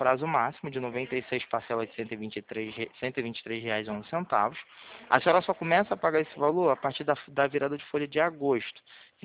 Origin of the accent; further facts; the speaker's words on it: Rio de Janeiro, Brazil; Eu sou do Rio de Janeiro, aqui do centro.